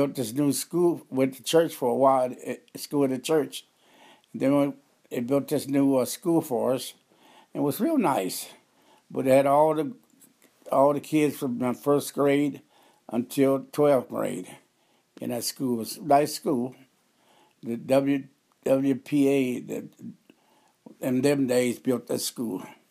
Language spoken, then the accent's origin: English; Lexington, Missouri, United States; born there; I was born in Lexington, Missouri, Lafayette County in 1930.